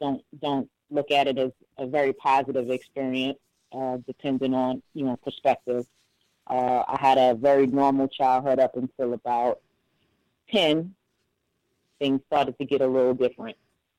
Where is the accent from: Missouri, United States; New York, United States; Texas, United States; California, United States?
New York, United States; Bronx; born there; Okay, I was born in New York, in the Bronx, to be exact.